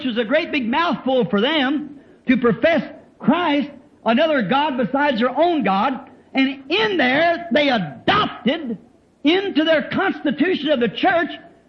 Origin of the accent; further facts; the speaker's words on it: Ireland; Now, I'm an Irishman.